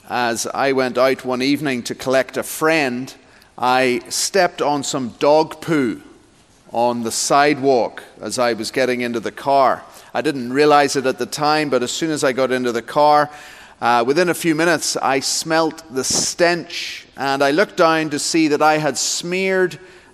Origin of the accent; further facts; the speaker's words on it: Texas, United States; you can hear that I'm not from around here, I'm from Texas.